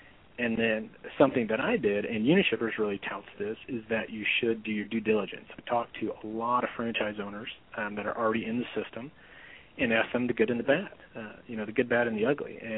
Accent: St. Louis, Missouri, United States; now in Auburn, United States

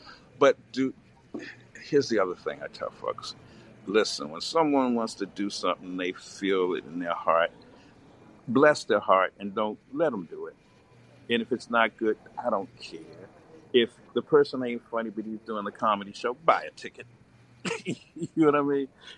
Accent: Glenarden, Maryland, United States; I said, listen, I'm from Glen Arden, Ardmore in Maryland, Prince George's County.

